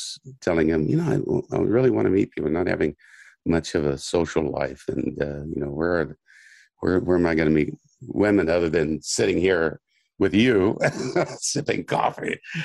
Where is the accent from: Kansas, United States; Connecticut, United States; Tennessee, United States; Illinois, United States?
Kansas, United States; He's a guy I grew up with in Kansas, a couple of years younger than I was.